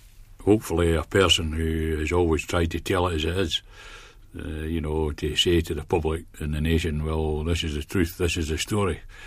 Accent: Scotland, United Kingdom; accent: Ayrshire; now in London, United Kingdom; I've been proud of my Ayrshire accent. It is an Ayrshire accent. I've lived in the London area now for 23 years, but I've defended it very well.

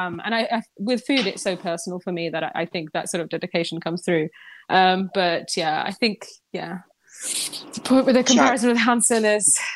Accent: Pakistan; create this image of me growing up in Pakistan

